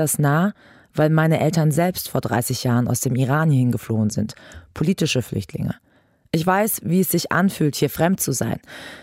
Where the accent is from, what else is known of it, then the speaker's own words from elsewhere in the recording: Cologne, North Rhine-Westphalia, Germany; Köln ist meine Heimatstadt.